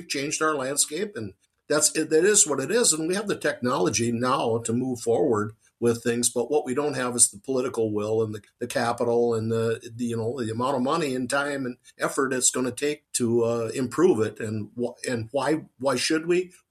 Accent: Grand Rapids, Minnesota, United States; originally I grew up on the Mississippi River at Grand Rapids, Minnesota.

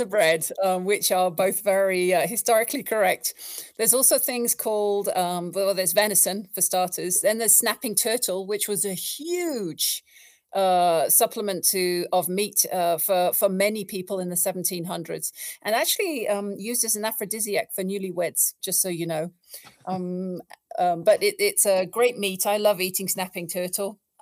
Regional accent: England, United Kingdom; obviously because I'm English.

